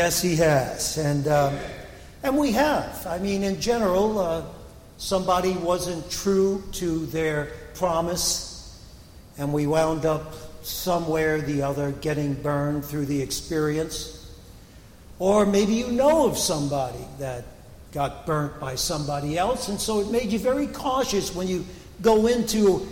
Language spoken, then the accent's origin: English; Brooklyn, New York, United States; You know, as a kid growing up in Brooklyn, I remember there was a corner deli.